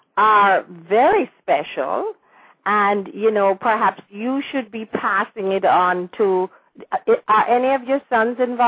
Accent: Kingston, Jamaica; And I was born and raised in Kingston, but I love the country and I love country people.

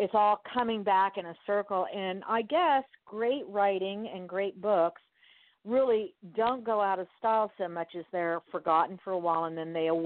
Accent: Miami, Florida, United States; No, see, Spanglish I understand because I was born and raised in Miami, so that's not a problem.

